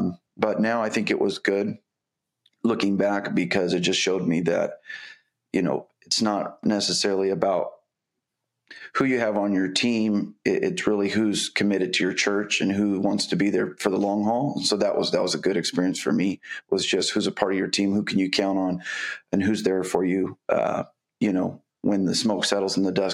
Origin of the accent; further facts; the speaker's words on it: Bakersfield, California, United States; So, I'm in Bakersfield. I've been in Bakersfield my whole life, born and raised in Bakersfield.